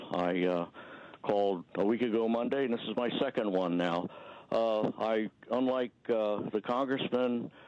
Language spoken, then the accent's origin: English; Washington, District of Columbia, United States; now in Seattle, United States; I have a terminal case growing up in Washington, D.C., so I'm very aware of politics.